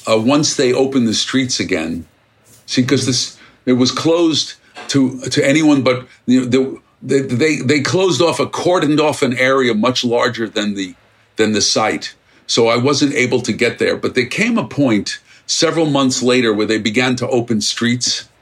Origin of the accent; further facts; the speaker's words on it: Brooklyn, New York, United States; I mean, I came from a very humble background. I grew up in Brooklyn. My father was a barber, you know, an immigrant.